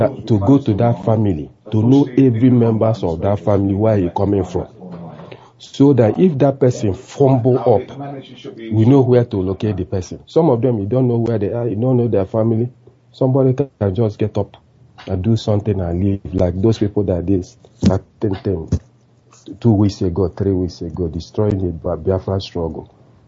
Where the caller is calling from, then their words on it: London, United Kingdom; I'm calling from London.